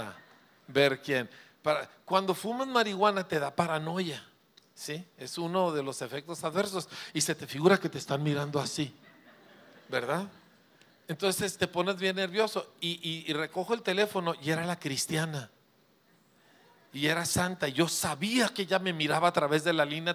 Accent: Parral, Chihuahua, Mexico; Uy, pues me prendí un cohete porque soy de Parral, ¿me entiende?

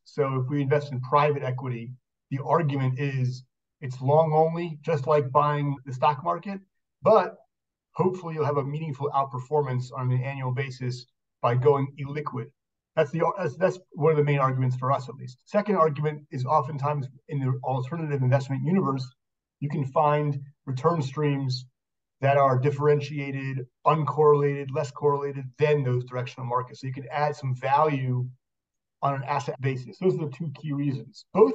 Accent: Israel; And also you're launching a operation in my hometown in Israel, as we speak

